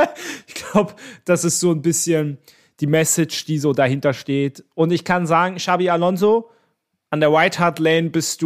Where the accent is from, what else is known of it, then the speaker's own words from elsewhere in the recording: Berlin, Germany; als Berliner